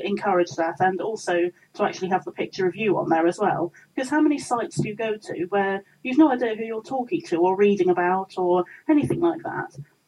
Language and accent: English; England, United Kingdom; hello, I'm the English girl. Please, could I have some tea? They'd be like, oh, hi, you're from England.